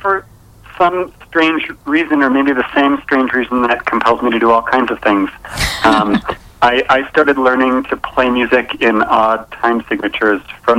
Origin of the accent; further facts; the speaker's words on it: Canada; this could have come from being Canadian